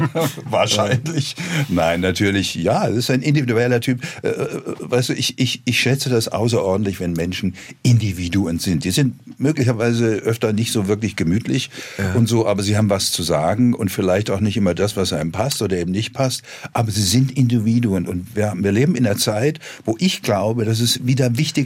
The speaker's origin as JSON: {"language": "German", "town": "Heilbronn", "region": "Baden-Württemberg", "country": "Germany", "tie": "born or raised there", "said": "Das war mir nur aus den Fotos meiner Heimatstadt Heilbronn oder Dresden oder so bekannt."}